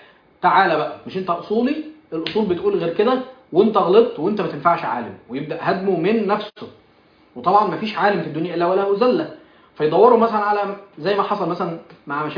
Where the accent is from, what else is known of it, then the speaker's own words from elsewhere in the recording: Egypt; وانا طبيب مصري